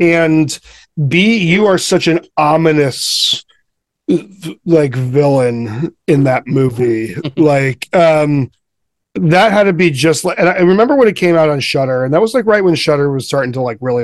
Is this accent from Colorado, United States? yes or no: yes; Conifer, Colorado, United States; I grew up in Colorado too. That's crazy. I grew up in I grew up in Conifer.